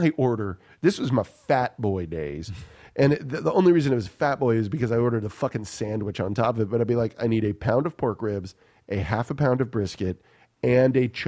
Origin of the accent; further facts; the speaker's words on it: Austin, Texas, United States; I'm from Austin, right?